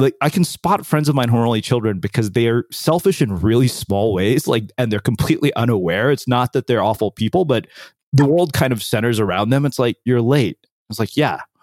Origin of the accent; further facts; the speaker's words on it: College Station, Texas, United States; Well, I grew up in College Station, and that's probably nowhere as near as like hardcore as many of the small, real small Texas towns like Odessa and places like that.